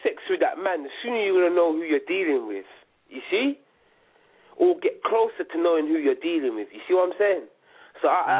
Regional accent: United Kingdom; because I'm from Britain

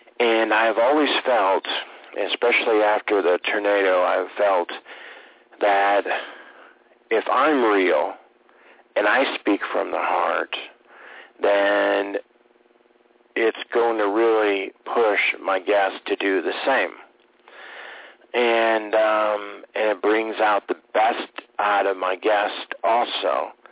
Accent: Nebraska, United States; also born or lived in Chicago; I'm from Nebraska

